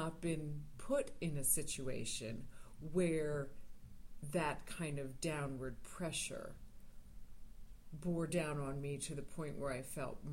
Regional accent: United States; being an American, I am glad that I never had a gun

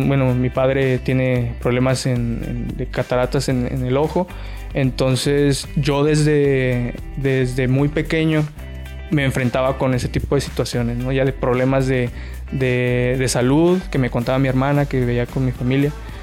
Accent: Querétaro, Mexico; Yo vengo del estado de Querétaro, de la capital.

